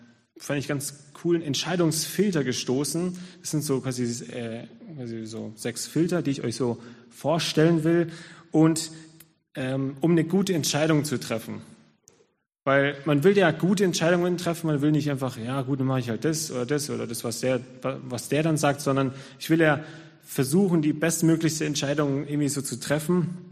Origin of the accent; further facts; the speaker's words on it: Munich, Bavaria, Germany; moved away; dass ich eben aus München weg bin, aus meiner Heimat weg bin, dass ich auch meine Gemeinde dort verlassen habe.